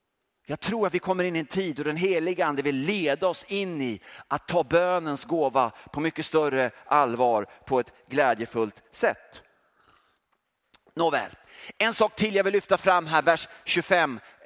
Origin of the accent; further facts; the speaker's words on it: Sweden; Och jag är ju svensk och jag är kristen